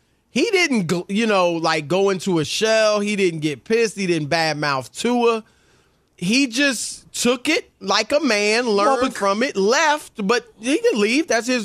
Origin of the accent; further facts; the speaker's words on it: Louisiana, United States; also born or lived in Cleveland / Indianapolis / Cincinnati; I'm also from Louisiana.